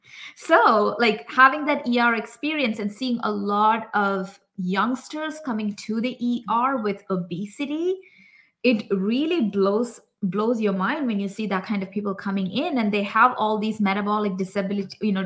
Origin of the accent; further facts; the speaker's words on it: India; moved away as an adult; now in Canada; So we both actually grew up in India, and we lived there for 20 years. We moved to Canada. We live here in British Columbia, Canada.